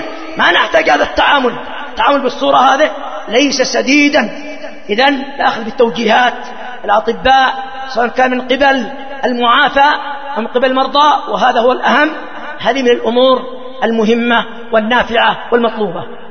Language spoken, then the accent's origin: Arabic; Yemen; هذه تحصل عندنا في اليمن وفي غيرها من العالم